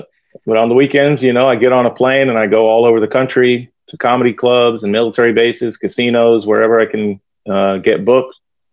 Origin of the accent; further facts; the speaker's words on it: Texas, United States; growing up in Texas in the 1980s, when I was a kid, like, I was on my best behavior all the time